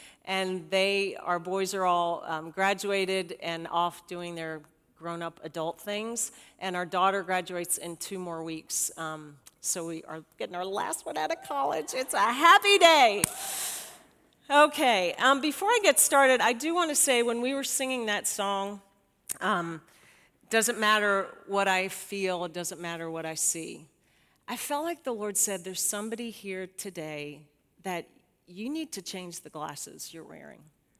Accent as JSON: {"language": "English", "region": "Virginia", "country": "United States", "tie": "born or raised there", "also_born_or_lived": "Long Island, New York", "said": "I was born in New York. I used to talk like this. So I was born on Long Island. My dad got transferred with General Motors when I was in seventh grade. We moved down to the D.C. area, went to school in Northern Virginia"}